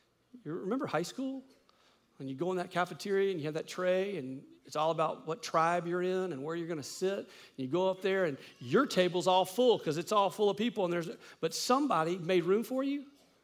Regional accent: United States; But I'm American.

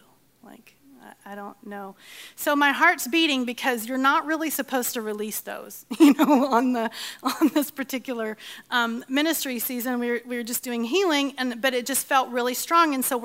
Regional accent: Australia; I'm from Australia

